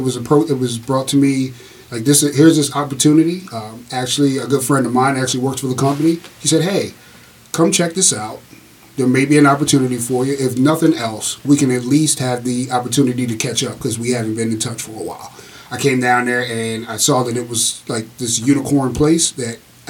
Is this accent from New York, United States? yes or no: no; Harrisburg, Pennsylvania, United States; I'm originally from Harrisburg.